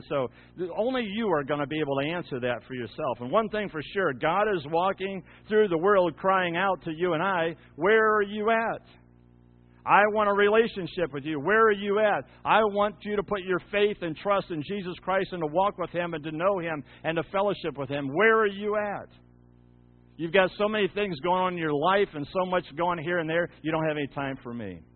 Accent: Ohio, United States; And I remember growing up in Ohio, we had down the street from us on the corner was Judge Mayer

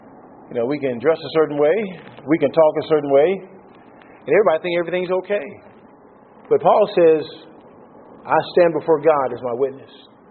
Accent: United States; moved away; I had someone call me this week that knows I'm originally from the United States

